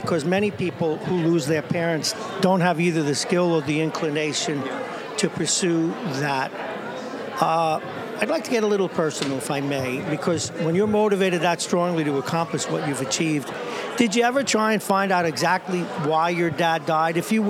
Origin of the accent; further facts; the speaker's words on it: Brooklyn, New York, United States; It's a city boy. I grew up in Brooklyn, so I'm enjoying this even more.